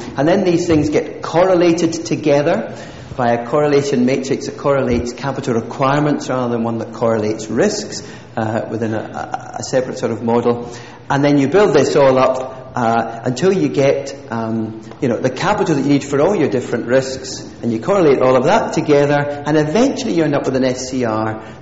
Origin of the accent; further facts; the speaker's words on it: Scotland, United Kingdom; So, of course, being a Scot and a simple soul, though maybe I shouldn't say that about all my fellow companions north of the border, I think in pictures.